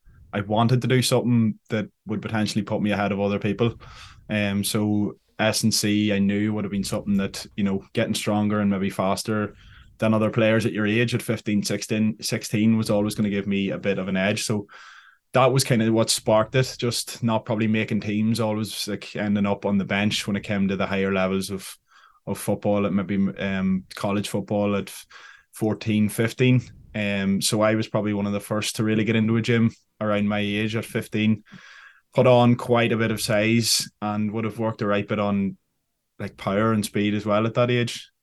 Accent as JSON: {"language": "English", "region": "Northern Ireland", "country": "United Kingdom", "said": "from County Fermanagh."}